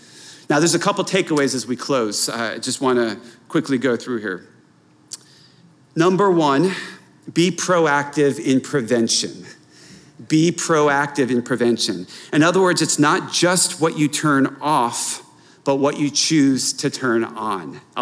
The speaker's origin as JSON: {"language": "English", "town": "Philadelphia", "region": "Pennsylvania", "country": "United States", "said": "Remember, I'm from Philadelphia."}